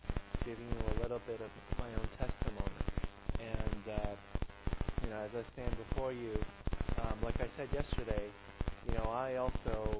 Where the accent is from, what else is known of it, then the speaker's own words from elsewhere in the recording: Brazil; But I actually was born and I grew up in Brazil.